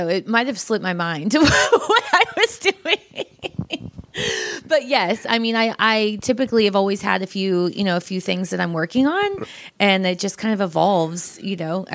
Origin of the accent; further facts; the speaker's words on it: Orlando, Florida, United States; I grew up in Orlando, Florida.